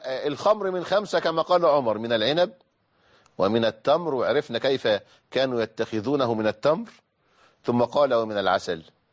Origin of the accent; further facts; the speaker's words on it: Egypt; وكانوا بيسموها عندنا في مصر البوظة.